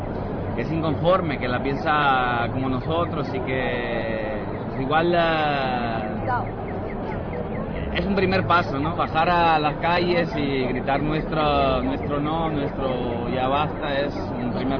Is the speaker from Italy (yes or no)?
yes; Italy; Spanish is a second language; Sí. Yo soy de Italia. Italia es el cuarto productor y exportador de armas, ¿no?